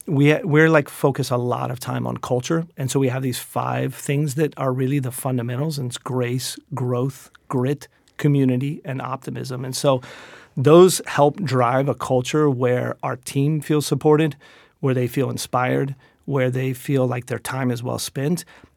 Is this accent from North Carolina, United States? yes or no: yes; North Carolina, United States; Yeah. I mean, growing up in North Carolina, my grandparents were in the restaurant business.